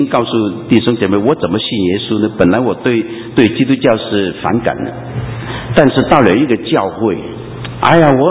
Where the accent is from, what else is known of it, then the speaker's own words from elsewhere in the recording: Guangdong, China; 我是广东人嘛，我们广东人那个头脑一流啊